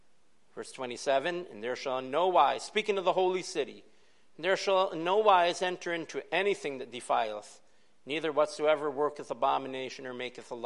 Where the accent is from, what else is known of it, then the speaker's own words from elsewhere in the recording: Brocton, New York, United States; Lilydale is a small community, about 20 minutes from my hometown of Brockton.